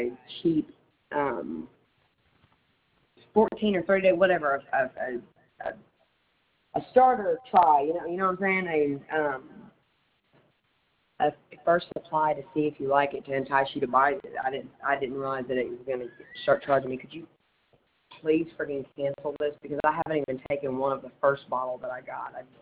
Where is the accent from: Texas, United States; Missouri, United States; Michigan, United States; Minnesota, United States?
Missouri, United States; Poplar Bluff; I'm from Poplarbluff, Missouri.